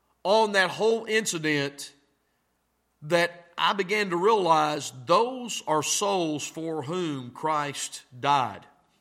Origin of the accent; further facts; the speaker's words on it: United States; Look, I'm an American. I'm red, white, and blue.